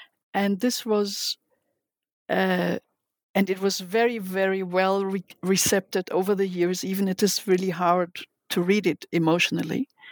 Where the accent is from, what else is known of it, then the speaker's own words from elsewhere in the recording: Germany; English is a second language; now in Israel; I was here. I came from Germany. I was here in, I learned Hebrew in Hebrew classes in Ulpanim.